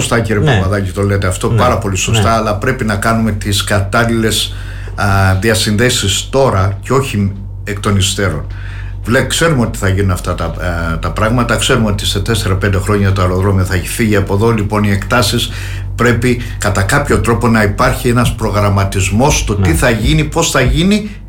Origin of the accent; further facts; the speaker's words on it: Alikarnassos, Crete, Greece; βλέπω τον τόπο μου εδώ, την Αλικαρνασσό, να πηγαίνει προς τα πίσω.